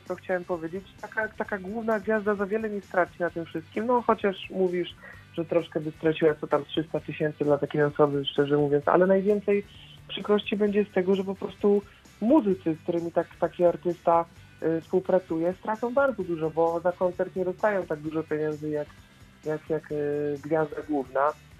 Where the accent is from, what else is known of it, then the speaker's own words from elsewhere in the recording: Kożuchów, Lubusz Voivodeship, Poland; also born or lived in Będzin; A że się urodziłem w Będzinie, to jest jedna część mojego życia, ale wychowałem się w województwie lubuskim w Kożuchowie.